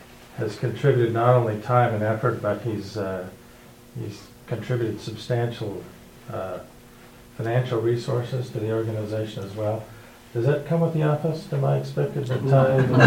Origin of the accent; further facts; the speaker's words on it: Montana, United States; But I grew up in Montana, and you know, we hadn't been to Utah very much